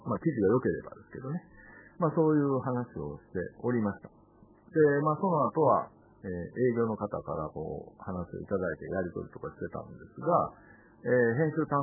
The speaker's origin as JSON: {"language": "Japanese", "town": "Obihiro", "region": "Hokkaido", "country": "Japan", "tie": "born or raised there", "said": "特に、まあ、地元の帯広市には"}